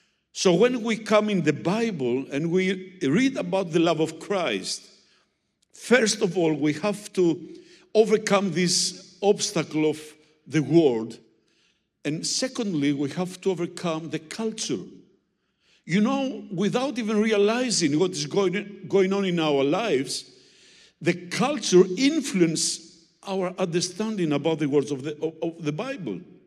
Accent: Greece; first language Greek; English is a second language; my mother language is not English. So I know I have an accent. Everybody has an accent. It would be more easy for me to preach in Greek

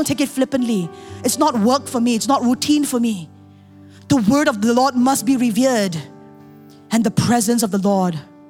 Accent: Singapore; I'm born and bred in Singapore, never saw tribes before.

